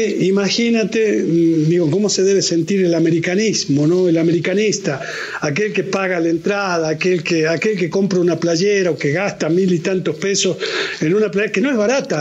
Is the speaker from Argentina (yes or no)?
yes; Argentina; now in Mexico; porque yo sigo siendo argentino. Digo, yo mi pasaporte es argentino. Yo tengo mi FM2. Claro. Yo tengo un permiso para estar viviendo en México. Yo sigo siendo extranjero.